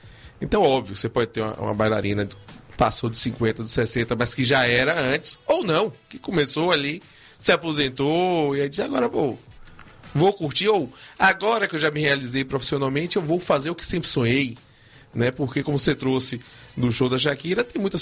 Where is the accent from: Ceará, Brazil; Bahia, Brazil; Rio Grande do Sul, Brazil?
Bahia, Brazil; Salvador; nós podemos apoiar, enquanto baianos e soteropolitanos